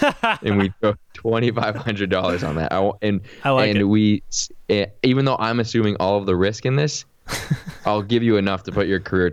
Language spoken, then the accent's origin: English; United States; I'm from America, but I am Jewish, right?